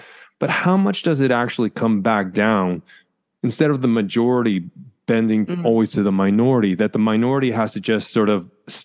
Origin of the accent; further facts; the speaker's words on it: Canada; now in Norway; as a Canadian moving into Norway